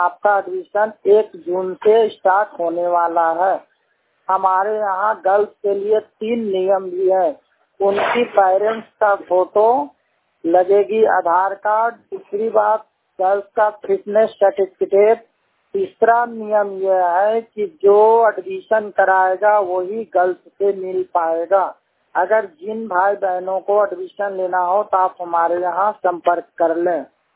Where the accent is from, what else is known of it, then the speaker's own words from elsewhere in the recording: Kharkhoda, Haryana, India; मैं हरियाणा के करखोदे के रहने वाला हूँ।